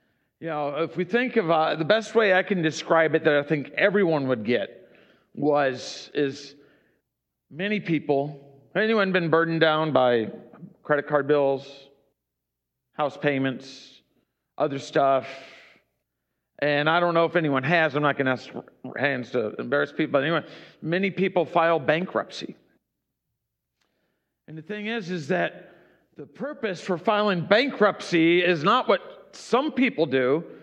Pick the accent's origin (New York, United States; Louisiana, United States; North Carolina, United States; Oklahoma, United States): Louisiana, United States; New Orleans; You know, I grew up in New Orleans, and down in New Orleans, everyone knows about Mardi Gras.